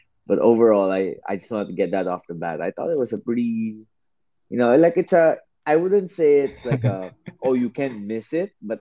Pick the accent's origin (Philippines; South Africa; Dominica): Philippines; I'm actually Indian, full-blooded Indian. just grew up in the Philippines.